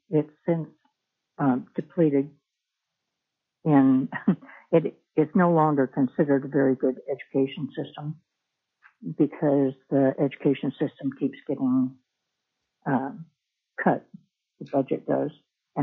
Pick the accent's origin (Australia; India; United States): United States; Alaska; I was born and raised here in Alaska